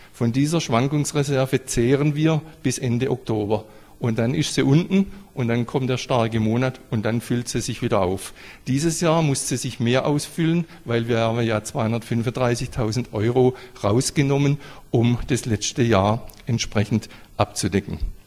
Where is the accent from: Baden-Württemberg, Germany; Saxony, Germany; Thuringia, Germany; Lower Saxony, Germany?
Baden-Württemberg, Germany; Pforzheim; ich bin aus Pforzheim, bin wieder in Pforzheim